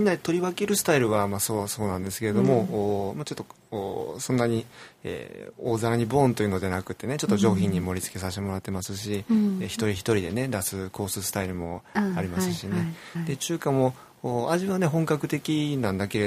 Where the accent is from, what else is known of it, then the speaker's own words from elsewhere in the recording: Shandong, China; Japanese is a second language; moved away as an adult; also born or lived in Kyoto; now in Japan; 北の方ですね、北京の近くなんですけどね、山東省で生まれ育って、大体20歳ぐらいの時日本に来てね